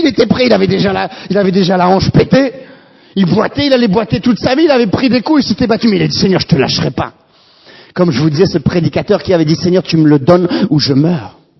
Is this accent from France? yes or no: yes; France; je reste en France, je suis français, et je veux mon pays.